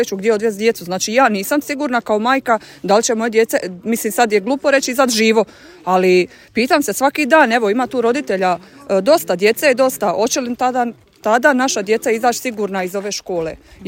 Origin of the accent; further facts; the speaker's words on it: Split, Split-Dalmatia County, Croatia; Ja sam dijete iz Splita koje je završilo dolje osnovnu školu, 91. sam upisala